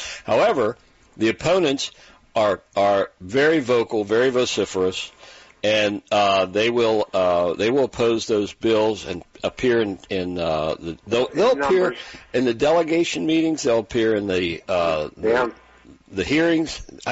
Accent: Montgomery County, Maryland, United States; In general, the General Assembly gives the counties what they want. Hey, it's Queen Anne's County. We're from Montgomery County.

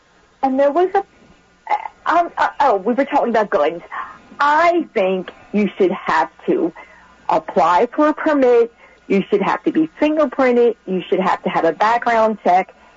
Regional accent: Baltimore, Maryland, United States; I'm from Baltimore City. It's funny. I was a little sissy girl.

